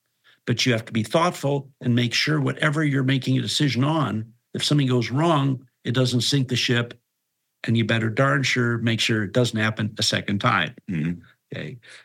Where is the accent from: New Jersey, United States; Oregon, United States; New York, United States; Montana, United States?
Oregon, United States; Portland; years ago growing up in Portland, we worked with First National Bank